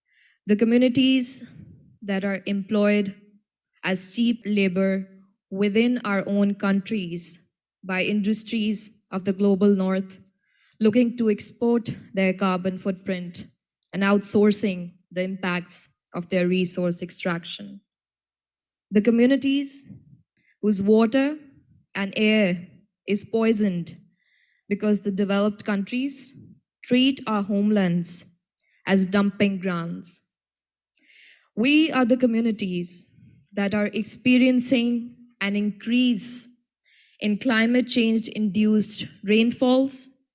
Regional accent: Pakistan; and I'm from Pakistan.

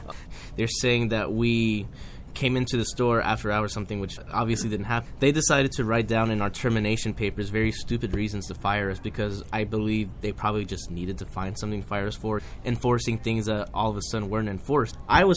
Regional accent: Los Angeles, California, United States; I grew up in South Central Los Angeles.

